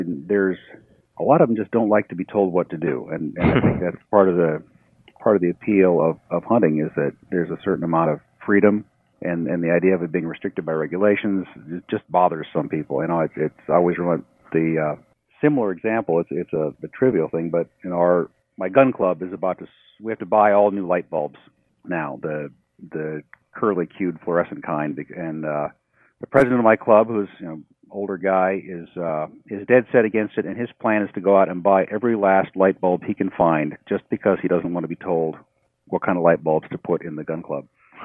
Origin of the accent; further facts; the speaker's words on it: Iowa, United States; my home state of Iowa had proposed fairly sweeping non-toxic regulations on all our public lands earlier this year